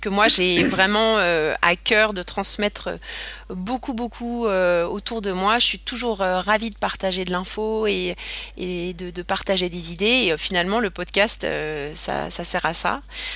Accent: Paris, Île-de-France, France; moved away as an adult; also born or lived in Belgium / Luxembourg; moi, je suis à la base française, je viens de Paris. J'ai grandi là-bas, j'ai fait mes études là-bas et j'ai quitté juste après mes études la France pour travailler en Belgique puis ensuite au Luxembourg.

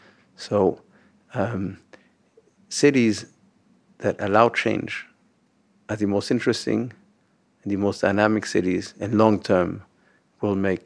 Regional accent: Paris, Île-de-France, France; also born or lived in London / New York; now in Los Angeles, United States; The personal answer is that I grew up in Paris, then moved to London, then New York.

